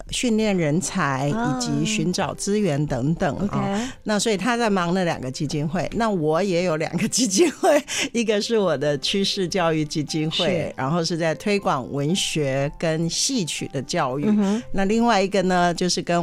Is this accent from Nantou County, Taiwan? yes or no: yes; Jiji, Nantou County, Taiwan; born there; 其实小时候就是住在我是集集出生的嘛，南投集集